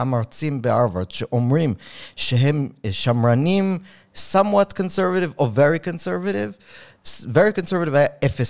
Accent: New York, United States; כשאני גדלתי בניו יורק, אז אני חייתי בברוקלין.

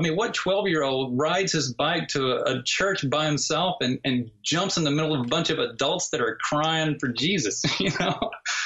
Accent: the South, United States; Well, I grew up in the South, and that's the Bible Belt. And there's a church in every corner.

